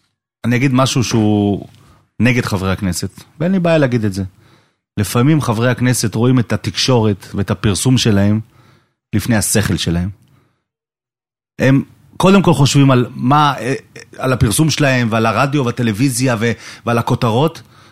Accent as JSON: {"language": "Hebrew", "town": "Netanya", "region": "Central District", "country": "Israel", "said": "אני מכיר, אני חבר שלהם, אני מנתניה"}